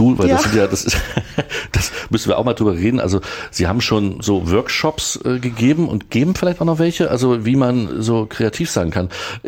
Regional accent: Erfurt, Thuringia, Germany; weil ich auch gebürtiger Erfurter bin. Ich mag die Stadt auch sehr, aber wir sind schon so lange hier drin, wir, die hier aufgewachsen sind

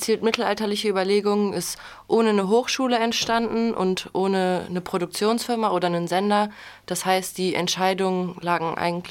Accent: Kassel, Hesse, Germany; Finn, Tillmann und ich, wir kommen alle ursprünglich aus Kassel, schon aus Schulzeiten.

